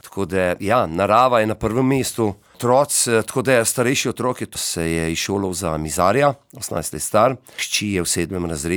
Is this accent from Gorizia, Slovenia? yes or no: no; Cerknica, Littoral–Inner Carniola, Slovenia; moved away as an adult; now in Loška dolina, Slovenia; domačin bi lahko rekel, da sem zdaj zadnjih 23 let, drugač prihajam iz Cerknice. Kodr sem preživel tudi otroštvo, v bistvu od rojstva do 28. leta, potem pa sem se poročil oziroma oženil v Loško dolino.